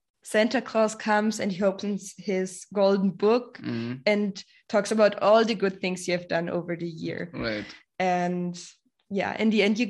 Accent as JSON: {"language": "English", "town": "Munich", "region": "Bavaria", "country": "Germany", "tie": "born or raised there", "said": "I grew up in Germany, more specifically in the southwest, so in Munich."}